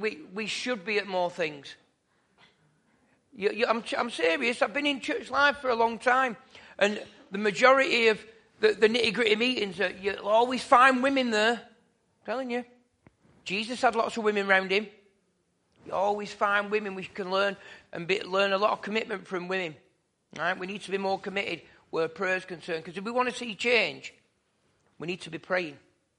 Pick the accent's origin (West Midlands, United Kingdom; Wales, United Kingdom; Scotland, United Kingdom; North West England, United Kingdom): North West England, United Kingdom; Oldham; Born and bred in Oldham, and I don't recognise it at the moment.